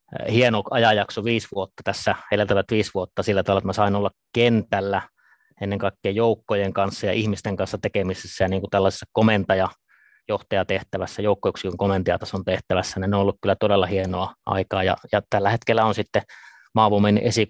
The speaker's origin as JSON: {"language": "Finnish", "town": "Ivalo", "region": "Lapland", "country": "Finland", "said": "mä olen 48-vuotias upseeri töissä puolustusvoimissa ja kotoisin olen Pohjois-Suomesta, Lapista, Ivalosta"}